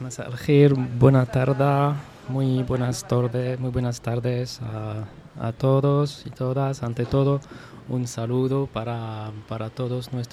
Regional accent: Morocco; lo que somos realmente como marroquíes, somos una dinastía con más de 12 siglos de historia. Nosotros también, con nuestras especificidades y nuestros idiomas oficiales, tal como el árabe, el amazigh y el amazigh.

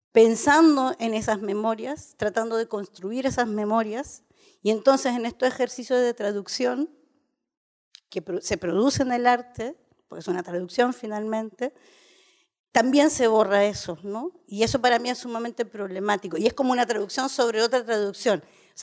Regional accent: Chile; born there; moved away; Yo nací en Chile, he vivido menos de lo... el país donde menos he vivido, de hecho, extrañamente, pero con el que tengo una relación demasiado cercana, porque soy parte de la diáspora del exilio

